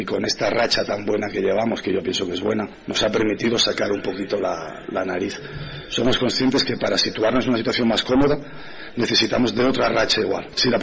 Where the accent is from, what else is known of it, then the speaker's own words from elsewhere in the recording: Aragon, Spain; Para mí siempre es especial ir a Zaragoza, porque es mi tierra, es mi casa, soy lo que soy gracias a ellos, porque si no me hubieran ido a buscar a mi pueblo en su día